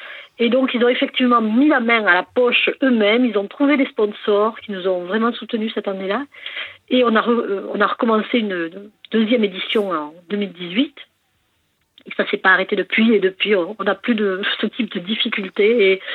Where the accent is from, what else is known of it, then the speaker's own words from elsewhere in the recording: Concorès, Occitanie, France; que j'ai créé en 2017 dans mon village natal, Concorès